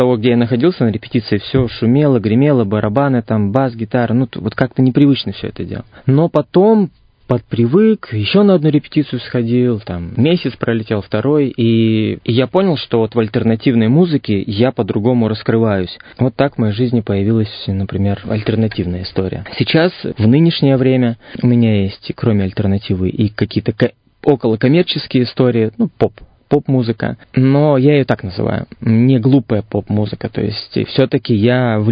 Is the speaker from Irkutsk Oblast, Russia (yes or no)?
yes; Irkutsk, Irkutsk Oblast, Russia; Никак Иркутск из меня, он не уходит никуда, я не сжигаю мосты, и я стараюсь донести до людей, что я сибиряк, и вот такие мы сибиряки.